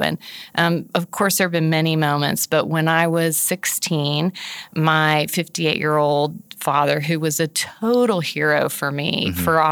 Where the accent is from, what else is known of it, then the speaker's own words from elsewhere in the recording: Guatemala; And growing up in Guatemala definitely fed my frame for